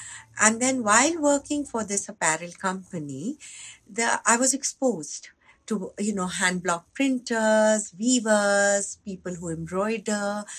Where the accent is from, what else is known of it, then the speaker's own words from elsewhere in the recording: Delhi, India; Actually, I grew up in Delhi.